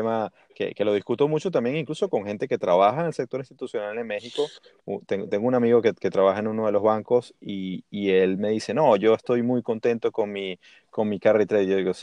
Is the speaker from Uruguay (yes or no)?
no; Venezuela; También soy venezolano